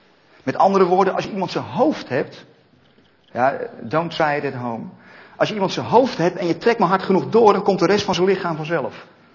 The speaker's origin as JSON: {"language": "Dutch", "town": "Amersfoort", "region": "Utrecht", "country": "Netherlands", "said": "maar dat wist u al, ik kom uit Amersfoort."}